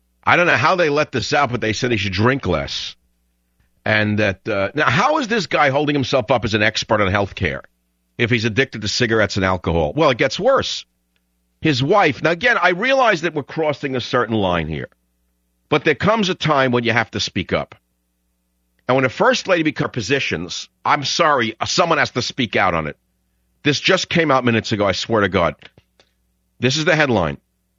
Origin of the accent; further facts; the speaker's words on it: United States; Because I'm an American. We love engines. We're addicted to engines and power.